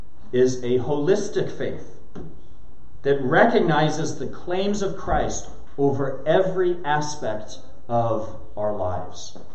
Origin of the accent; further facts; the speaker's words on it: United States; As an American myself, it's been my observation that Americans have a keen sense of privacy.